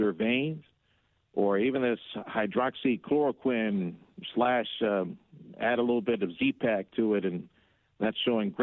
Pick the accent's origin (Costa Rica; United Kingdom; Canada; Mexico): Mexico; also born or lived in McAllen, United States; I am an American. Now, I grew up as a boy in Mexico, and up to about the age 10, my parents were Mexican, born in Mexico. They were reared in Mexico, and I was born in McAllen